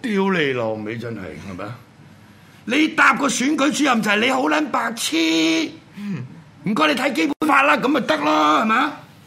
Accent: China; 即係用我哋中國人嘅説話，就係八個字

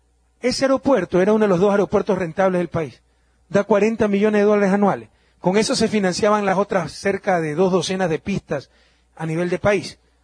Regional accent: Guayaquil, Guayas, Ecuador; han sido sobre todo para unos pocos barrios, incluso de mi ciudad natal, Guayaquil.

